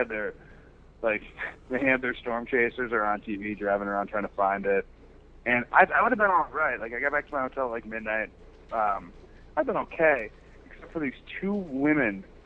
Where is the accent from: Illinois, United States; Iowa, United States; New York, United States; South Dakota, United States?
Illinois, United States; Chicago; And I have a soft spot for Thabo, growing up in Chicago